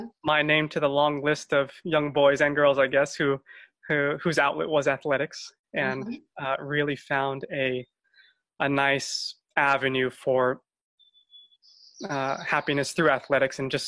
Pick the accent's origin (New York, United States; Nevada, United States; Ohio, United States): Nevada, United States; Las Vegas; moved away; also born or lived in Western Massachusetts; my mom had remarried, and my stepfather was from the Northeast, and so we moved from Las Vegas to Western Massachusetts, where my stepfather had grown up and had family ties.